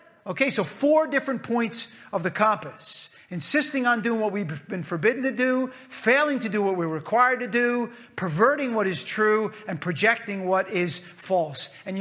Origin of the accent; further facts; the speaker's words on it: United States; you should feel good about this, guys, because I'm an American, all right?